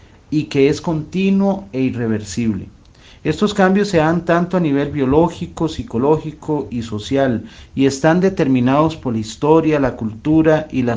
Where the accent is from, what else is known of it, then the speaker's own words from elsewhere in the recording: Costa Rica; Como sociedad costarricense tenemos que iniciar una reflexión